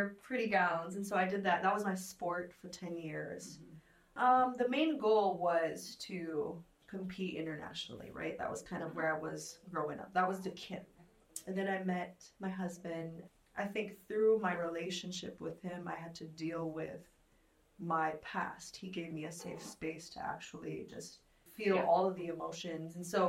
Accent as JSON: {"language": "English", "country": "Philippines", "tie": "born or raised there", "said": "Well, I grew up in the Philippines."}